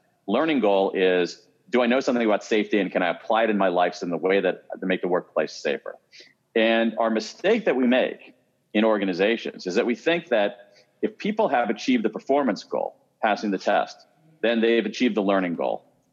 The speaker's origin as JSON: {"language": "English", "town": "Columbus", "region": "Ohio", "country": "United States", "tie": "born or raised there"}